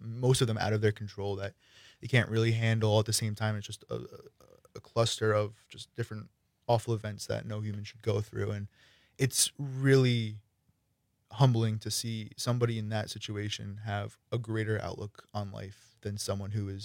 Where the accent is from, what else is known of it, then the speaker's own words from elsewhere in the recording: Cumberland, Rhode Island, United States; Yeah, I'm from Cumberland, Rhode Island, which is about 10 minutes north of Providence. Yeah, so I'm far from home from school, far from home here.